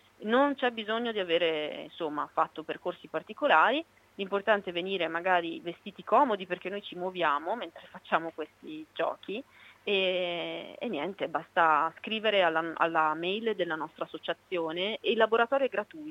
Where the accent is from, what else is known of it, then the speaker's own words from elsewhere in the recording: Favaro Veneto, Veneto, Italy; nel tessuto sociale di Favaro Veneto, che è il mio paese d'origine